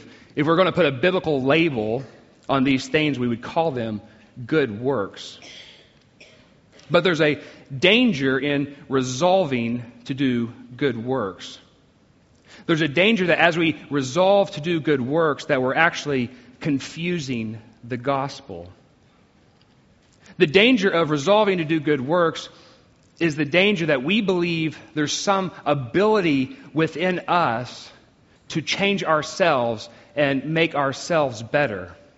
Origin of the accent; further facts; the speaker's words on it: United States; Personally, I come from the States. I come from a place where one of our traditions, which is a fairly broadly practiced tradition, I think, is that of New Year's resolutions.